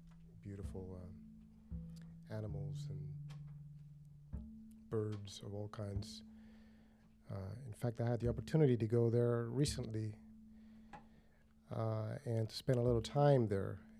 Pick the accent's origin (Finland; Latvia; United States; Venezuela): Venezuela; English is a second language; a folk song from my home country, from Venezuela.